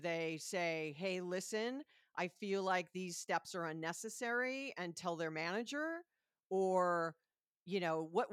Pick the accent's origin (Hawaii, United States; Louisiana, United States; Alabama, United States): Hawaii, United States; However, I'm from Hawaii, and that particular hospital was a client